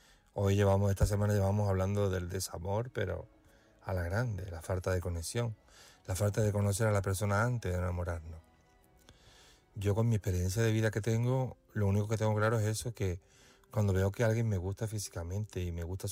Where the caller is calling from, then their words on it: Seville, Andalusia, Spain; de Sevilla y llamo para apoyar esta noche